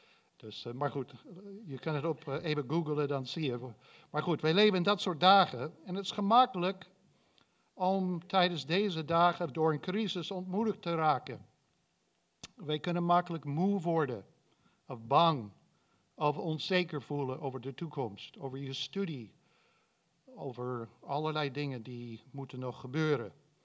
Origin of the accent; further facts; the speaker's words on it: United States; Dutch is a second language; voor diegenen die mij niet kennen. Ik kom uit Amerika, dus het spijt me, maar jullie moeten naar mijn kromme Nederlands luisteren